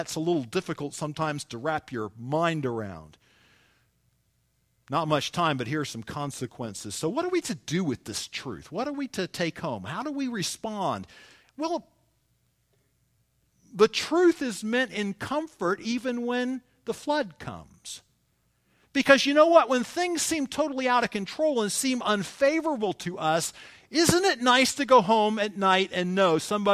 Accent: Charleston, South Carolina, United States; See, I grew up in the South. And I not only grew up in the South, but I grew up in Charleston, the holy city.

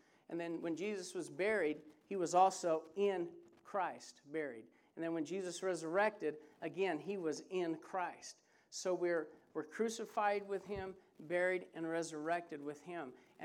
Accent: Mexico; also born or lived in Nicaragua / Costa Rica; I grew up in Mexico, 3 years in Mexico. I lived 11 years in Nicaragua after that, and 4 years in Costa Rica. So I don't know what that makes me, where I'm from. I'm kind of a mixed breed.

